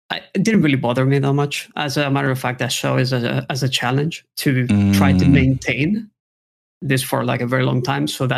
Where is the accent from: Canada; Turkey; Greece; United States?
Greece; I grew up on a small island in Greece.